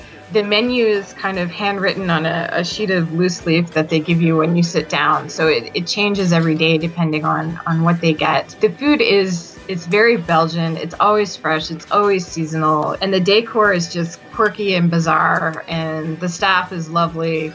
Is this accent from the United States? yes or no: no; Canada; I'm from Canada